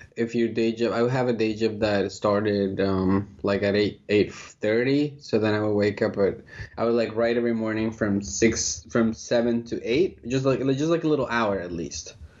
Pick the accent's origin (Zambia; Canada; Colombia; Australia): Colombia; English is a second language; also born or lived in Philadelphia; now in United States; So I'm originally from Colombia, and I came to the United States about 16 years ago. And about 6.5 years ago, I was living in Philly